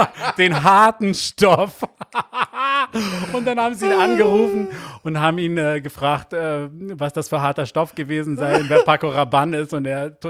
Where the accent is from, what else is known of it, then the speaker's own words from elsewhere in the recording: England, United Kingdom; moved away as an adult; now in Berlin, Germany; Ich bin ja auch in England groß geworden